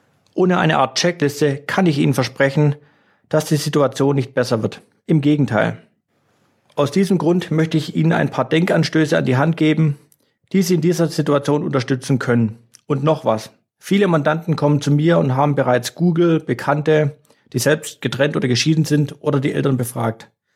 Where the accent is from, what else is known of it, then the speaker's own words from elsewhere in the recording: Baden-Württemberg, Germany; accent: Swabian; Sie haben sicherlich bereits an meinem Dialekt gemerkt, dass auch ich meine schwäbischen Wurzeln nicht ganz verstecken kann.